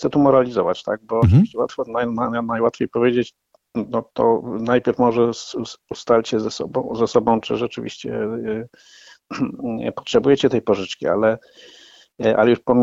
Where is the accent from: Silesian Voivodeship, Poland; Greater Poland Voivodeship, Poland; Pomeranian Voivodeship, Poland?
Greater Poland Voivodeship, Poland; Poznań; moved away as an adult; now in Warsaw, Poland; Ja co prawda pochodzę z Poznania, więc jestem z natury oszczędnym człowiekiem, ale niestety 20 kilka lat mieszkania w Warszawie, gdzie przyjechałem do pracy